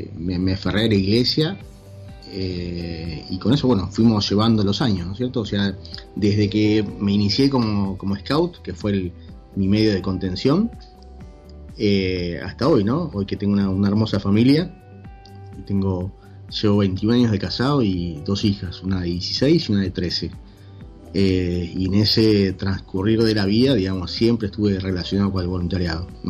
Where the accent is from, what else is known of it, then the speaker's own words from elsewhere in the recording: Buenos Aires, Argentina; me crié en San Telmo, el barrio de San Telmo, en la ciudad de Buenos Aires. Hoy vivo en Congreso, a 20 cuadras de donde me crié.